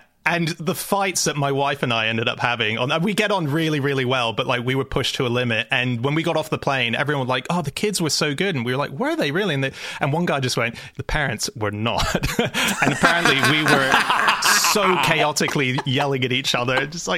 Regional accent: Sydney, New South Wales, Australia; Sydney. Yeah, so in the northern beaches. We live right next to the beach where Home and Away is filmed. That's our local beach.

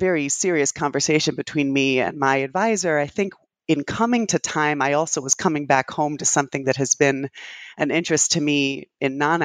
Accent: New Haven, Connecticut, United States; also born or lived in London, England; now in Boston, United States; I live in the Boston area. I work at Brandeis, as you mentioned. I grew up in New Haven, Connecticut, and in London, England.

